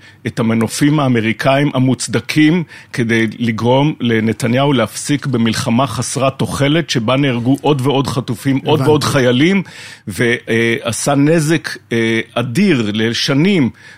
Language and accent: Hebrew; Menara, Northern District, Israel; אני יליד קיבוץ מנרה